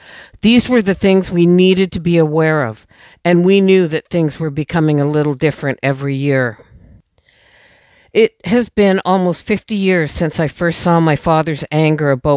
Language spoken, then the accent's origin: English; Georgeson Bay, British Columbia, Canada; as a kid growing up in Georgeson Bay at the bottom end of Active Pass.